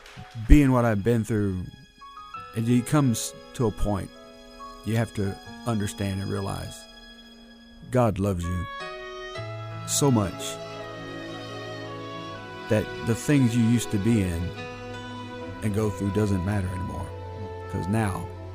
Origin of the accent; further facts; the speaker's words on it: Detroit, Michigan, United States; born there; Well, I was born in Detroit, and I went through child abuse in a foster home, the divorce of my parents.